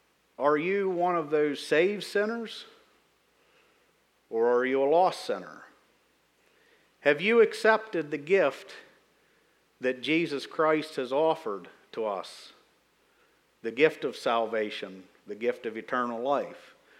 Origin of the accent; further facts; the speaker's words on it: Pennsylvania, United States; I come from Huntington County, the southern end of Huntington County, Orbazonia, Mapleton area, and I'm in a valley between Saltella and Mapleton called Hares Valley, and it's a very rural area. So this is a big city to me.